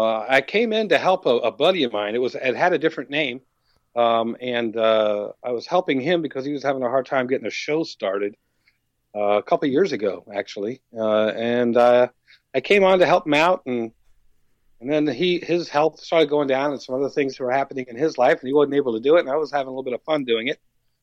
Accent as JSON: {"language": "English", "region": "Florida", "country": "United States", "tie": "born or raised there", "said": "Since I was 3 years old, I was brought up in South Florida."}